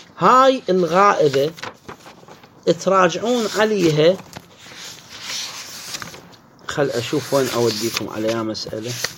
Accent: Iraq; عموم إحنا عندنا بالعراق اللون الأبيض مثلا هو اللي ماشي.

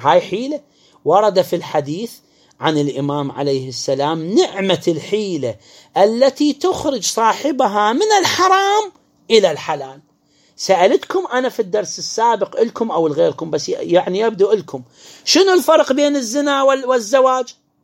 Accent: Iraq; الكيس مال الدقيق كم كيلو عندنا في العراق؟

